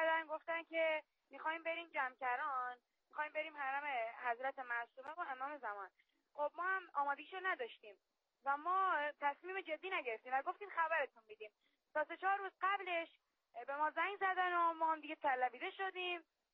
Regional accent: Bushehr, Iran; منم از بوشهر اومدم.

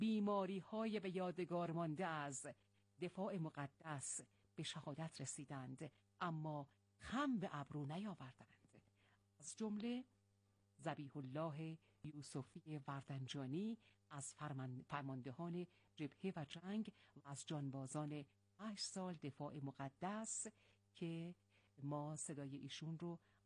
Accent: Iran; مایه افتخار ماست که ایرانی هستیم،

